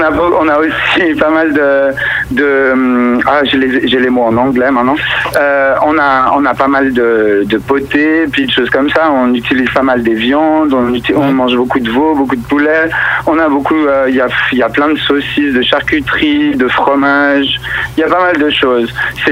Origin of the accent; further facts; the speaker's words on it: Geneva, Switzerland; also born or lived in Lausanne / Fribourg; now in Barcelona, Spain; Alors, moi, je suis originaire de Genève et j'ai vécu principalement sur Lausanne et puis sur Fribourg.